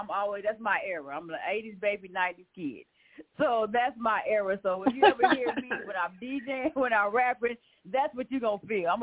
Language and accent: English; San Antonio, Texas, United States; I grew up in San Antonio, Texas, so San Antonio, just put it out there, it's like 6% black, right?